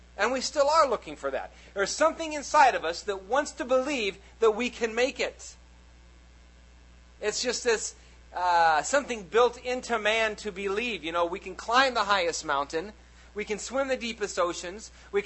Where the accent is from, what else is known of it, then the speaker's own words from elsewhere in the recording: United States; Hey, I love being American. I really do. I don't want to live in any other country on earth.